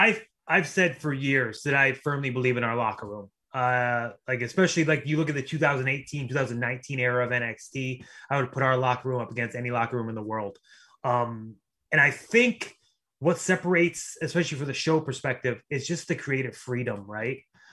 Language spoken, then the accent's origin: English; Cleveland, Ohio, United States; I'm a kid from Cleveland, Ohio. So I got a chip on my shoulder always.